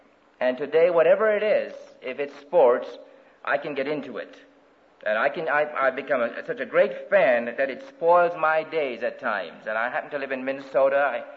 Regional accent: Kingston, Jamaica; while I was growing up in Kingston, Jamaica. My parents had migrated to Jamaica from mainland China. And there I was born, the last of their children. They were pagans.

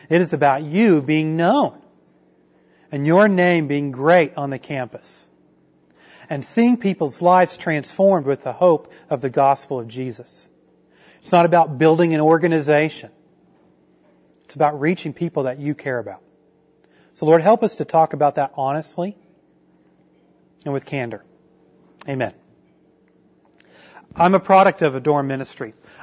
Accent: Tulsa, Oklahoma, United States; I'm from the Tulsa area, so I didn't get any kind of exemption.

